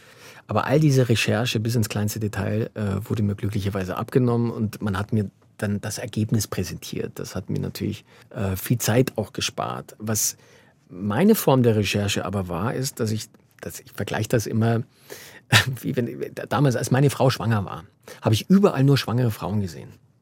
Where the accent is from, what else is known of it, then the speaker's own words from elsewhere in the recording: Bavaria, Germany; Und deshalb ich bin in Bayern aufgewachsen, ich hatte überhaupt keine Erfahrung mit diesem System.